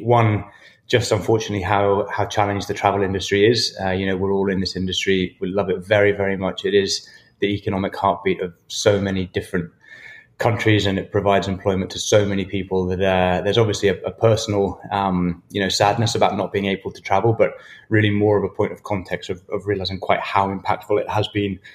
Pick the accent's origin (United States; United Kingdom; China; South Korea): United Kingdom; Scotland; So I grew up in Scotland on a farm in the middle of nowhere.